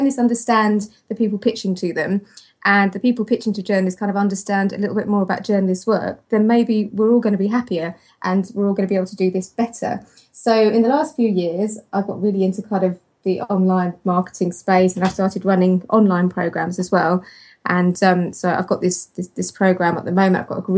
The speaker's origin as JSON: {"language": "English", "country": "United Kingdom", "said": "being British, I also at this point need to mention the weather as well"}